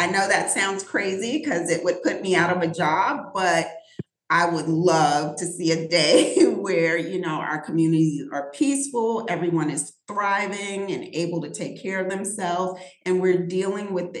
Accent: North Carolina, United States; So even though I'm from Bertie County, this is where my family is from

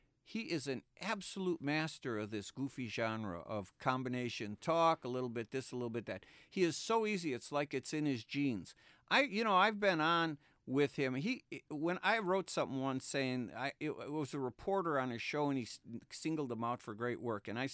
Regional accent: Wisconsin, United States; We're both from Wisconsin.

